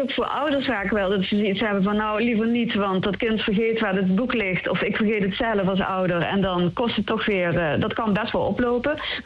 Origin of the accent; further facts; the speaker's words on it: Netherlands; Ik ben Nederlander, maar ik heb ook een andere hoed.